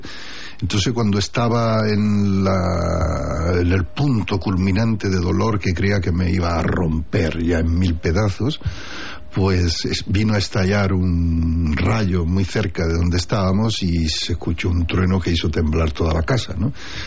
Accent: Utrera, Andalusia, Spain; born there; Nací en Utrera, el pueblo de las Soleares … hijo de jornaleros andaluces

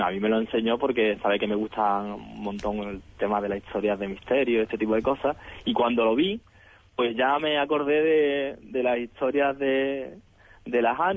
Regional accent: Rincón de la Victoria, Andalusia, Spain; yo quiero hacer una tarde-noche de cortos aquí en mi pueblo, en Rincón de la Victoria

